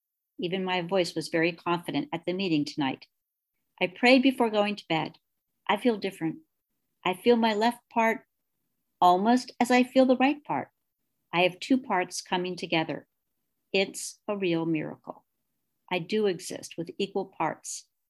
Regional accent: Poland; I grew up in Poland, and during my childhood, I had to share a room, which functioned as a kitchen, dining room, bedroom for my parents, and my bedroom with my parents.

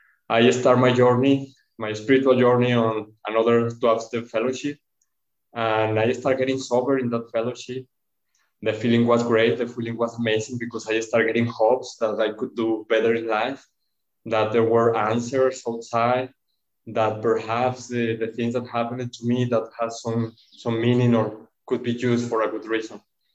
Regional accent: Mexico; English is a second language; I come from Mexico. I was born there.

